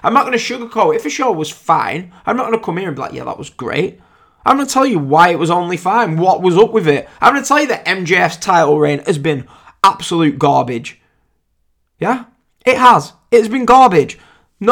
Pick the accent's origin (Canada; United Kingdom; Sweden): United Kingdom; England; because unless you can't tell by my accent, I'm English.